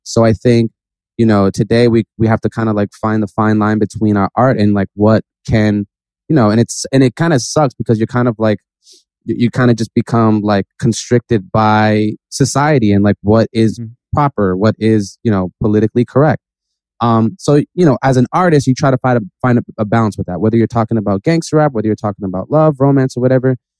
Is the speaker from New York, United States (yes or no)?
yes; Bronx, New York, United States; also born or lived in Newark, New Jersey; like I grew up in the Bronx. Like, I grew up around hip hop culture. I grew up in Newark. I grew up around that culture.